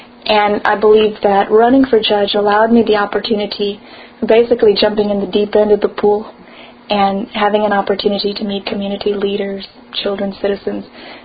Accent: Pecan Park, Texas, United States; And this was growing up in Pecan Park in the East End.

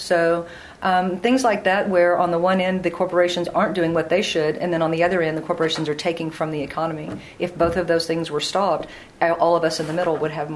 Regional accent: Galena Park, Texas, United States; I'm from Galena Park, and no one in my family had ever been to college.

